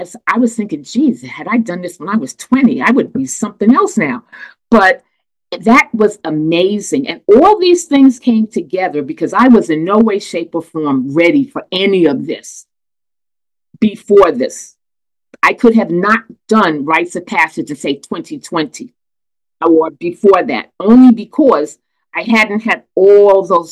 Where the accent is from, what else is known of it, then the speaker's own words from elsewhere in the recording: Brooklyn, New York, United States; my experiences as the eldest of 3 children growing up in Brooklyn.